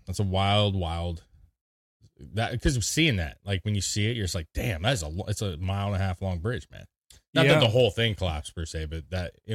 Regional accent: Portland, Oregon, United States; especially when we grew up in Portland, you have, you know, good sized ships going through, you know, all the time and tons of bridges

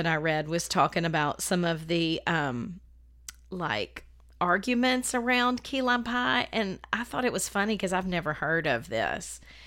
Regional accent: the South, United States; Now, yes, I'm a Southerner.

